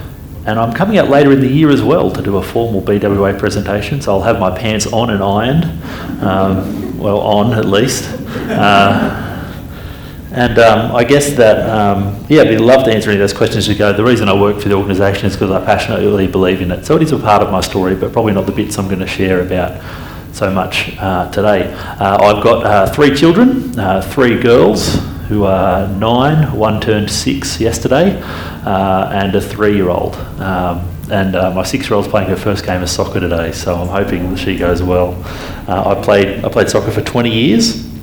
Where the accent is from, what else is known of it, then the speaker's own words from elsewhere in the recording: Narara, New South Wales, Australia; I come from a sub-working class family. I grew up in Narara on the Central Coast